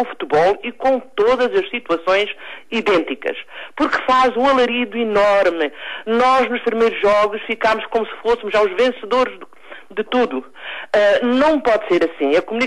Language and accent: Portuguese; Portugal; Seremos bons ou maus, mas somos portugueses